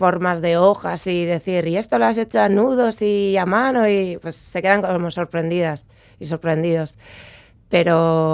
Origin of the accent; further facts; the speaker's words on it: Abadiño, Basque Country, Spain; yo soy de Abadiño